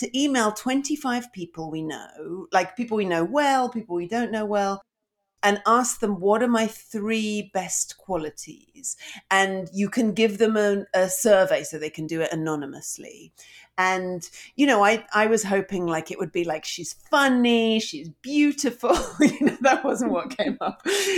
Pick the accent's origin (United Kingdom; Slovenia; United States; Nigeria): United Kingdom; England; now in Canada; bear in mind I'm English